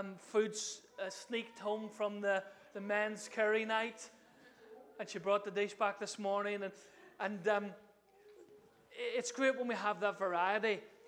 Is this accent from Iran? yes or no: no; Ireland; As an Irishman, bread and potatoes is a staple in my diet.